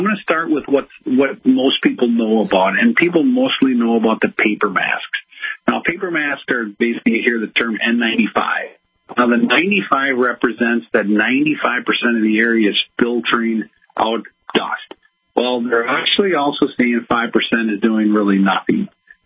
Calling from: Burnsville, Minnesota, United States; I'm calling in from basically a suburb of Minneapolis, Minnesota. We're located in Burnsville, kind of a town about 20 minutes south of Minneapolis.

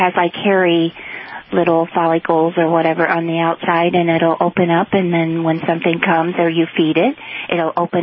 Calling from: Tiffin, Ohio, United States; I'm from Tiffin, Ohio.

